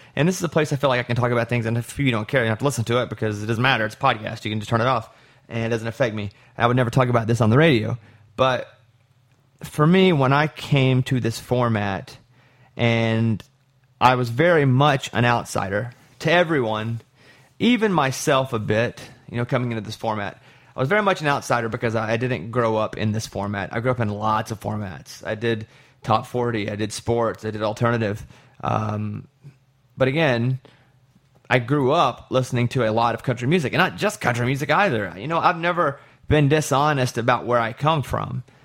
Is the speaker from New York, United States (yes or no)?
no; Arkansas, United States; I'm from Arkansas, so. And in Arkansas, you love